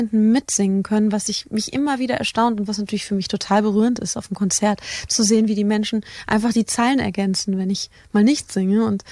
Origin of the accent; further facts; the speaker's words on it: Wiesbaden, Hesse, Germany; now in Berlin, Germany; als ich damals von meiner Heimat Wiesbaden nach Berlin gezogen bin, hat sie auch ganz viel bei mir getan.